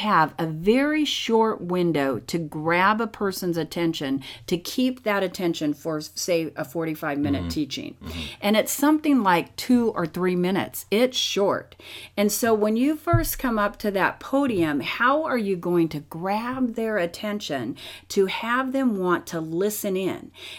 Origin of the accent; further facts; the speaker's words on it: United States; now in Bulgaria; Matt and I are serving in Bulgaria here, you know, and we were born and raised in America